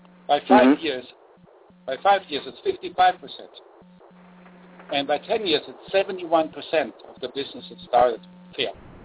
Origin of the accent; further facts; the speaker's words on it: Germany; moved away as an adult; now in United States; I was born and raised in Germany. I did my apprenticeship as a chef in Germany.